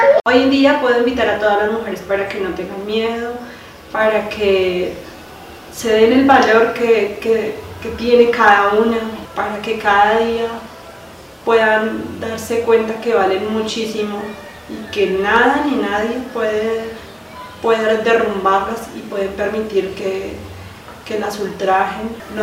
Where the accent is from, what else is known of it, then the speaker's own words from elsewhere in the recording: Santa Marta, Magdalena, Colombia; Vengo desde la ciudad de Santa Marta, donde trabajaba con mi pareja en un negocio compartido